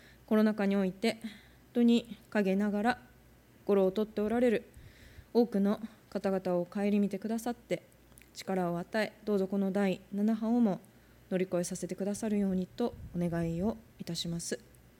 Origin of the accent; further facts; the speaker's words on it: Fukuoka, Japan; also born or lived in Hokkaido; 私は福岡の出身です。 福岡で検診をして洗礼を受けて検診をして進学校に行って、その後北海道に3年間いました。そして今年の4月から南大阪キリスト教会でご奉仕をさせていただいています。